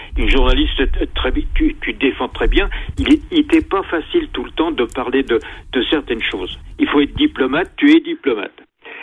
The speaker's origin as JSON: {"language": "French", "country": "France", "said": "Il est algérien et moi, je suis français."}